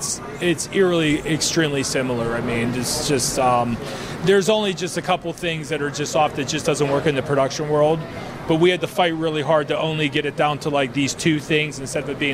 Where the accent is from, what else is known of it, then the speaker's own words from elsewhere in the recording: Ambridge, Pennsylvania, United States; I grew up in Ambridge.